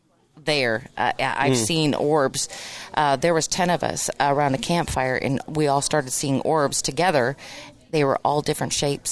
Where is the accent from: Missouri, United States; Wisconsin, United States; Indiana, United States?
Missouri, United States; And I'm like, well, I'm from the Missouri. You're going to have to show me because I'm from the show me state.